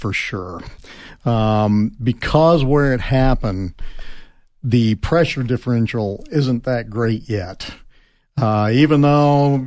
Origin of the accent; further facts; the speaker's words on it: Wichita, Kansas, United States; My hometown.